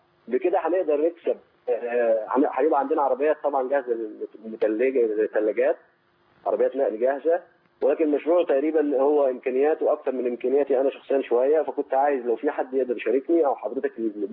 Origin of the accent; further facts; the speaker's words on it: Sharqia Governorate, Egypt; now in Netherlands; انا من الشرقية من مصر اصلا.